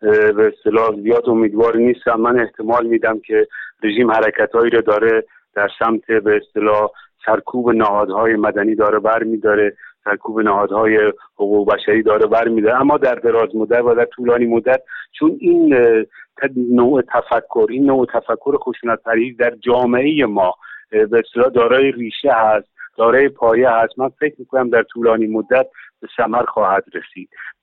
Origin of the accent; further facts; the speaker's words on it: Kermanshah, Iran; در شهر کرمانشاه به دنیا آمدم و تحصیلات ابتدایی و دبیرستانی رو در همون شهر به پایان رساندم.